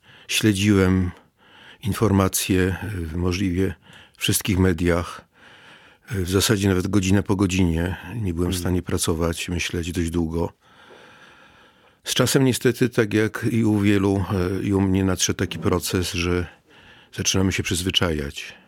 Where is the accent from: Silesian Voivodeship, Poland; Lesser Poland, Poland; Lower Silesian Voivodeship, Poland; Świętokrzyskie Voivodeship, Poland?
Lesser Poland, Poland; Kraków; born there; A urodziłem się na krakowskim Kazimierzu 10 lat po wojnie, przy Placu Nowym